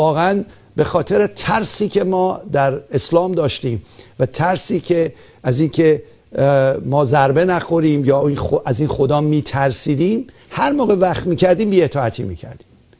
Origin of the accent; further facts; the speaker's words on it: Iran; moved away; من و شمایی که از ایران اومدیم